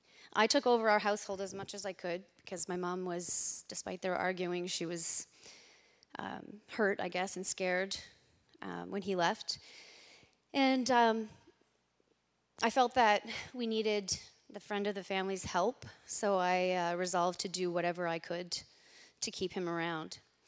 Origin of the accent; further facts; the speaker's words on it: New Brunswick, Canada; born there; I'm a grateful, restored child of God. I was born in New Brunswick as the youngest in a family of four.